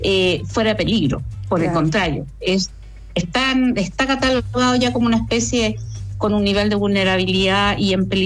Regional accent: Chile; nosotros como chilenos

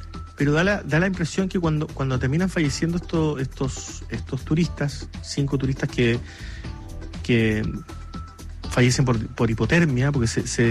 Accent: Magallanes, Chile; bueno, yo soy magallánico, conozco el parque prácticamente

